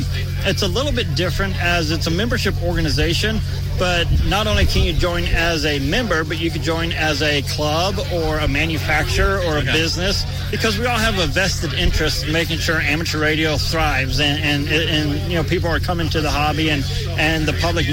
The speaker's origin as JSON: {"language": "English", "town": "Murfreesboro", "region": "Tennessee", "country": "United States", "said": "And I'm from Tennessee."}